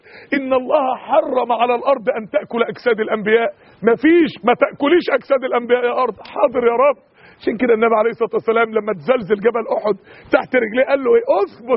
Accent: Mansoura, Dakahlia, Egypt

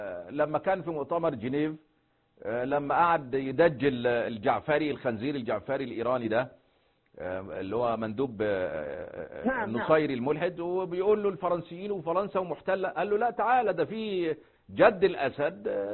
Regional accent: Egypt; بيقولوا رأسه عندنا في مصر،

